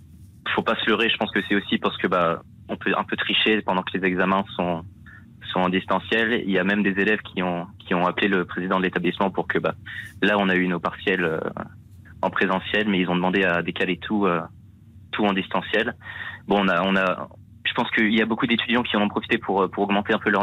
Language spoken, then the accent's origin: French; Bordeaux, Nouvelle-Aquitaine, France; now in Paris, France; je suis de Bordeaux et ensuite on est parti à Paris pour mes études.